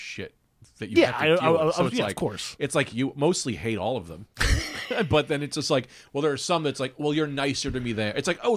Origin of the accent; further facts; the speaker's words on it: Bloomfield, New Jersey, United States; Yeah, I'm from Jersey.